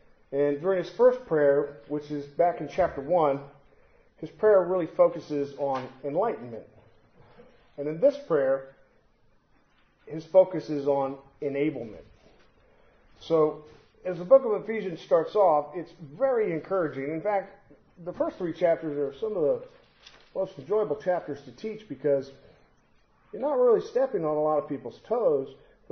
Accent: Fort Smith, Arkansas, United States; And you would think that an hour and 15 minutes apart, because I'm from Fort Smith, that we wouldn't see things differently

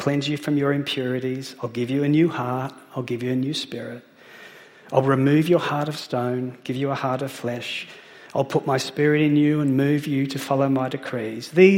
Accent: Papua New Guinea; Came out looking like most of the kids I grew up with in Papua New Guinea, and with $60.

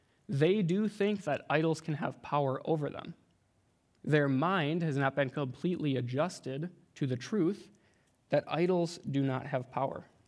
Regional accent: Wisconsin, United States; But for me, like I said, I grew up in Wisconsin

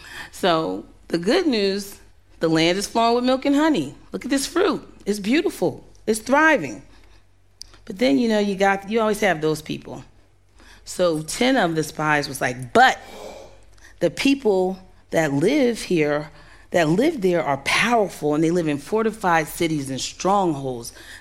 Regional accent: New Jersey, United States; But anyway, I'm from New Jersey, so yeah.

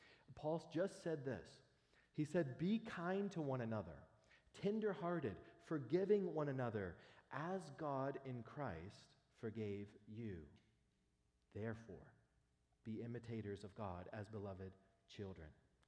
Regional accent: Texas, United States; And I'm from Texas. Maybe this is a Texas thing.

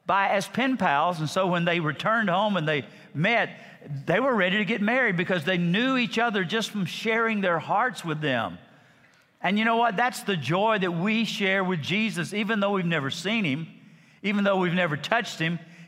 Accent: Alabama, United States; You know, when I was a kid growing up in Lower Alabama, we really had some high-tech appliances.

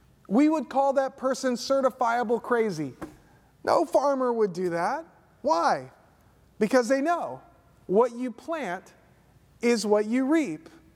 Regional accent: Southeast, United States; I grew up in the Southeast, but to be honest with you, I don't remember much being told about Martin Luther King Jr.

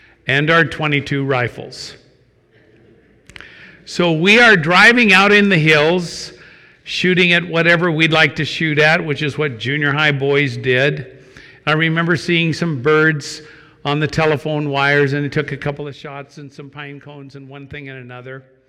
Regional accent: Washington, United States; also born or lived in Moscow, Idaho; I grew up in Eastern Washington. My father was a planter, a church planter and a pastor. And during my junior high years, I lived in Moscow, Idaho.

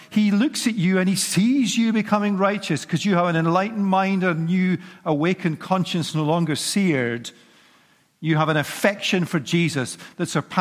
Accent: United Kingdom; Now, we don't like to say that out loud if we're British

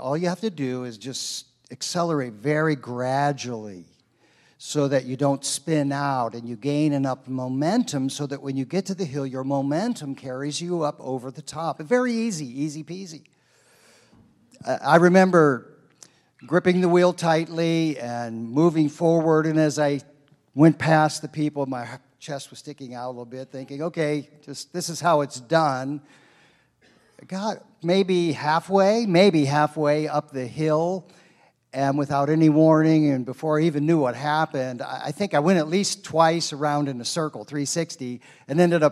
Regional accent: Akron, Ohio, United States; Of course, I grew up in Akron, Ohio, not far from here, and had driven in wintry conditions on snow.

